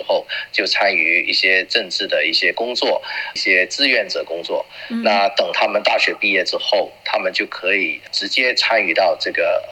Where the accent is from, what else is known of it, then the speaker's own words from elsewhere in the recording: Malaysia; moved away as an adult; now in Australia; 因为我是马来西亚出世的华人，所以我在马来西亚从出生到长大，我习惯了看到多元文化、多元种族的一种这个集会。可是过去的这一段日子在澳洲生活